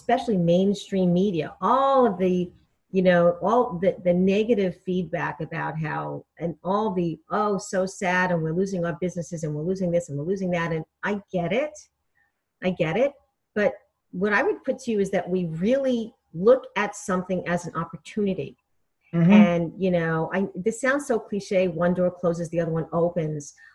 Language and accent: English; United Kingdom; But truth be told, I have to say, Ashley, being a Brit, nothing goes above or beyond the Lake District for me.